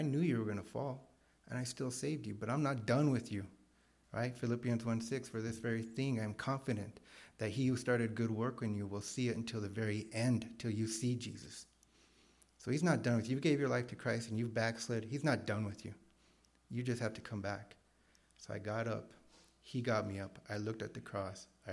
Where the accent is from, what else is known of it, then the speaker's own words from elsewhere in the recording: Grants, New Mexico, United States; And I grew up in Grants. It's a small town about 60 miles south or west of Albuquerque. I grew up on a ranch, grew up on a small place.